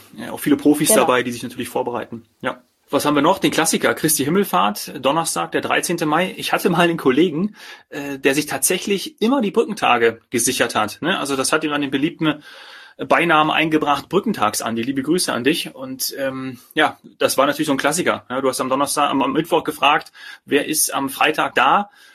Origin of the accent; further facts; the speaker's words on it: Hesse, Germany; Also das kannte ich zum Beispiel bei uns in Hessen, war das irgendwie nicht so, dass man sich dazu gratuliert hat.